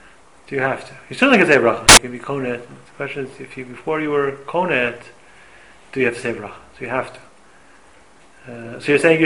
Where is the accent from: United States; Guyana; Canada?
Canada; Montreal, Quebec; I grew up in Montreal, so in the winter, everybody has, like, you know, over their shoes, they have these little rubbers.